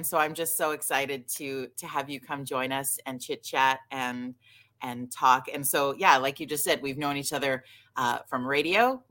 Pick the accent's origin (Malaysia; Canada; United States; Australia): Canada; Alberta; being a person who like grew up, born and raised in Alberta